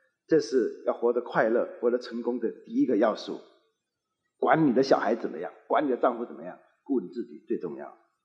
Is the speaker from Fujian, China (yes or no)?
yes; Fujian, China; 我们闽南人都这样讲